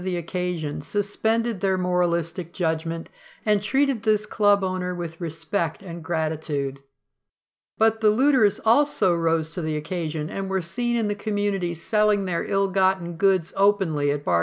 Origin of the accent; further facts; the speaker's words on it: New Orleans, Louisiana, United States; I grew up in New Orleans and weathered 18 hurricane seasons